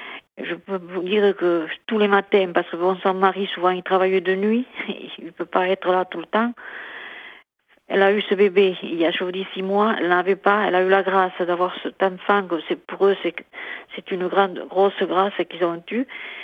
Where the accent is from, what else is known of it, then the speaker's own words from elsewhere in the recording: Occitanie, France; parce que je suis de l'Aveyron, à côté de Villefranche-de-Rouergue.